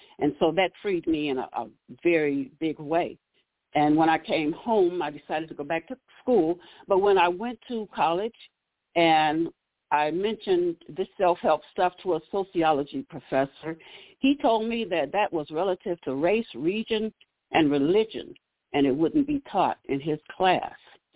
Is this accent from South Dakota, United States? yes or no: no; Cleveland, Ohio, United States; moved away as an adult; also born or lived in San Diego, California; I was born in Cleveland, Ohio on May 18th, 1954. And I lived in Cleveland up until I was 21, at which time I moved to California, San Diego.